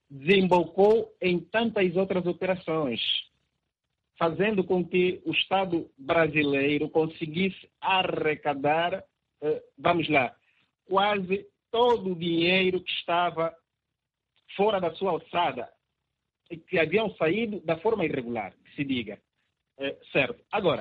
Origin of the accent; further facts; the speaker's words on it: Angola; enquanto angolanos